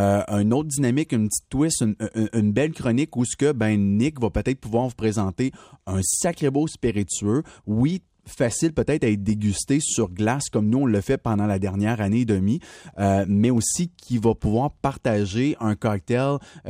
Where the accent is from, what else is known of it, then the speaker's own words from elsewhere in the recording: Quebec, Canada; particulièrement ici chez nous au Québec